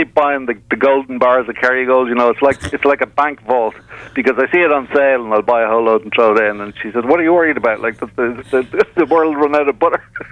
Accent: Dublin, Leinster, Ireland; also born or lived in Wicklow; I'm from Dublin originally, or Wicklow, but I have a dark sense of humor because of that.

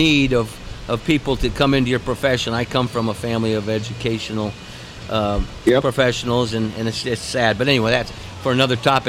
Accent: Midwest, United States; moved away; You know, I came from the Midwest all 7 years ago

